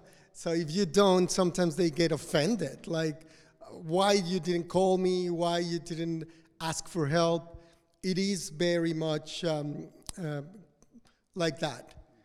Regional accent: Mexico; moved away as an adult; now in Australia; Yes, all of us, all my kids and Erica, we were all born in Mexico, and we came to Australia 14 years ago.

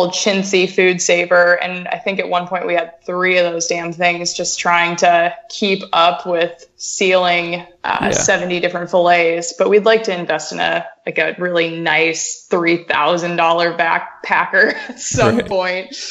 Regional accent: Bird Creek, Alaska, United States; So I was born and raised here in Bird Creek, Alaska, and was fortunate to be raised on really healthy, good food.

